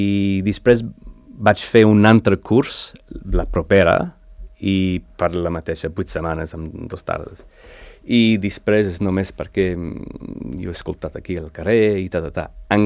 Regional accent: Australia; moved away as an adult; now in Spain; jo vivia a un poble, ciutat-poble, com amb 50.000 persones, això, a Austràlia

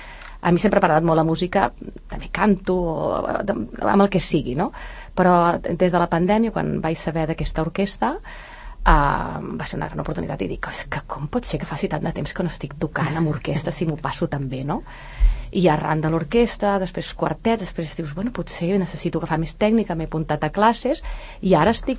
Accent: Reus, Catalonia, Spain; jo sóc de Reus

